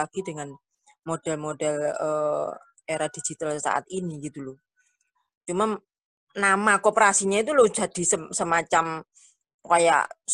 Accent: Malang, East Java, Indonesia; Kebetulan saya dari Malang.

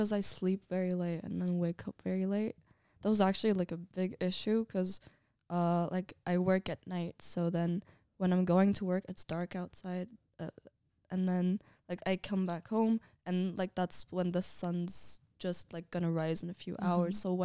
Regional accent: Turkey; moved away; But also like when I first moved here, because I'm from Turkey and it's like way warmer there.

